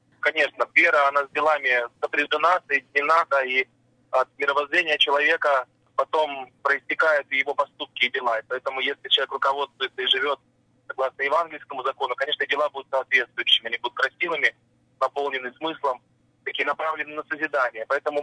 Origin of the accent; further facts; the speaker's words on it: Sevastopol, Crimea, Ukraine; Вот мы представляем Севастополь, я сам из Севастополя.